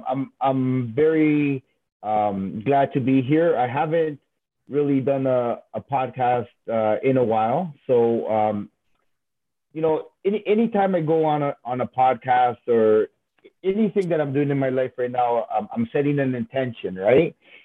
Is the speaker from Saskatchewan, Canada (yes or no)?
no; Toronto, Ontario, Canada; I did grow up I was born and raised in Toronto, right?